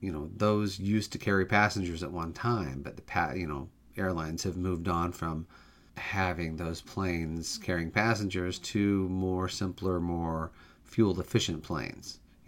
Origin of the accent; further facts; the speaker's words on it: Anchorage, Alaska, United States; these two pilots that were flying UPS Flight 6 were based in Anchorage, Alaska, which is actually my hometown.